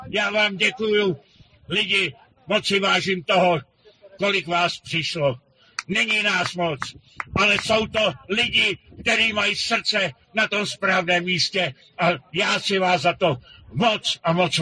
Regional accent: Aš, Karlovy Vary Region, Czechia; Já jsem vyrůstal v Aši do 21 let.

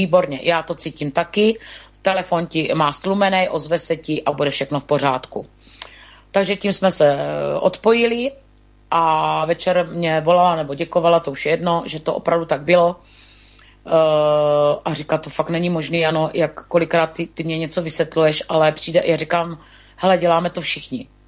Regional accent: Přibice, South Moravian Region, Czechia; Ale já si znovu vybavím svoje dětství tady v Přibicích u řeky

